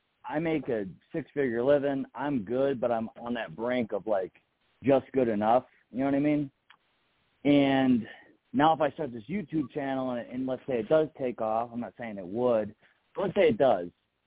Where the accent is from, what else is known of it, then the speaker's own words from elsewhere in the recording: New York, United States; now in Colorado, United States; I'm from New York originally, and I moved out west, not west, but Colorado, to be a little bit more conservative than where I'm from.